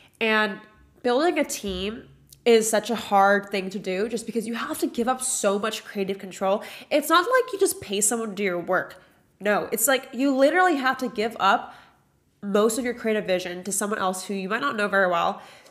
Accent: Washington, United States; now in Los Angeles, United States; I grew up in Washington near Portland, Oregon, and it was fucking cold. And YouTube literally brought me from my small hometown to living in Los Angeles.

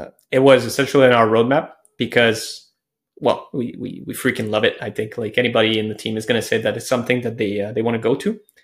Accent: Quebec, Canada; in general, I will say I'm from Quebec.

